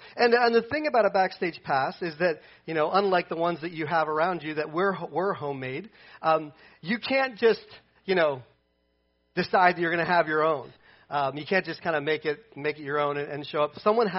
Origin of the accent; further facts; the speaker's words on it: Delaware, United States; I grew up in Delaware, which obviously is not quite as... I didn't say I grew up in Oregon or something like that.